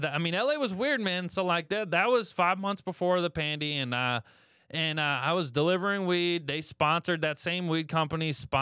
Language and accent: English; Houma, Louisiana, United States; I'm originally from Houma, which is a town known for the TV show Swamp People.